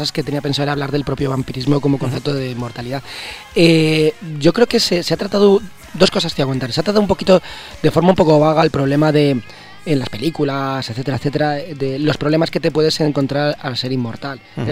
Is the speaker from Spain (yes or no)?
yes; Pecharromán, Castile and León, Spain; ningún mortal está en mi pueblo, en Pecharromán, en Segovia?